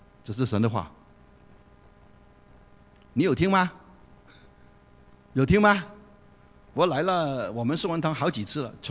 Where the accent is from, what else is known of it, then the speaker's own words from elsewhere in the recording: China; 广东人不讲这句话，我们大陆人就喜欢讲接地气。